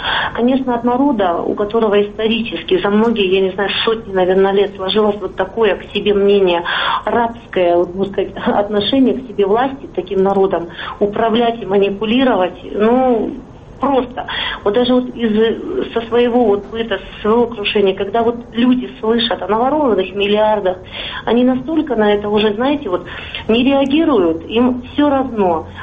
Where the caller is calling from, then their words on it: Irkutsk, Irkutsk Oblast, Russia; Я из Иркутска